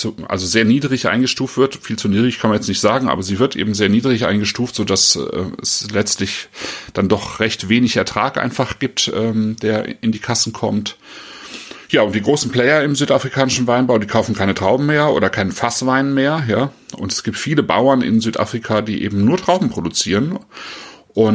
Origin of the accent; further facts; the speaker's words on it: Rhineland, Germany; denn ich komme ja aus dem Rheinland